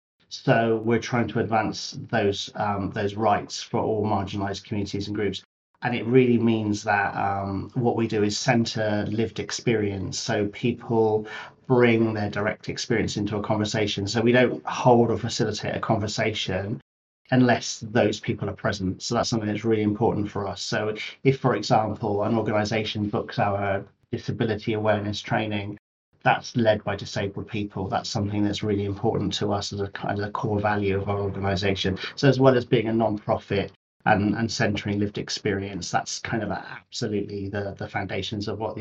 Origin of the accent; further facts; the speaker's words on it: Bristol, South West England, United Kingdom; my hometown in Bristol.